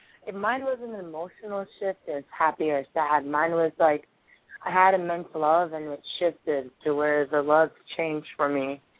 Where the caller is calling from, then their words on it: Honolulu, Hawaii, United States; And I'm calling from Honolulu, and I just want to see what Spirit has to say about my relationship